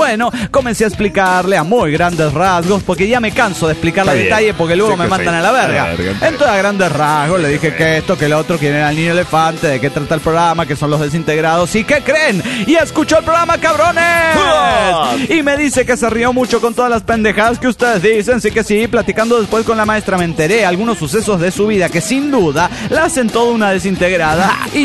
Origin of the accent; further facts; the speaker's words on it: San Juan del Río, Querétaro, Mexico; de San Juan del Río, Querétaro.